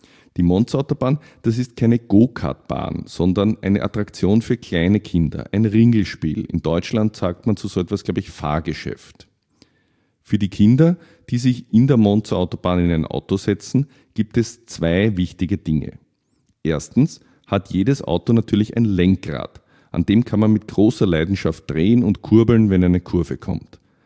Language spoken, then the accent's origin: German; Vienna, Austria; Ich bin als Kind in der Nähe aufgewachsen, war bei schönem Wetter fast jeden Tag im grünen Prater